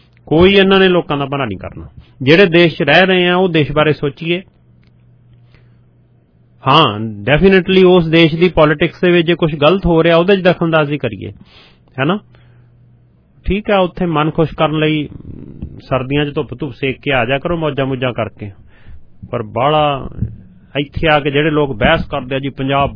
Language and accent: Punjabi; Punjab, India; born there; ਅਸੀਂ ਤਾਂ ਉੱਥੇ ਜੰਮੇ ਆ, ਇਸ ਕਰਕੇ ਆਪਾਂ ਪੰਜਾਬ ਨਾਲ ਇਮੋਸ਼ਨਲੀ ਅਟੈਚਡ ਆ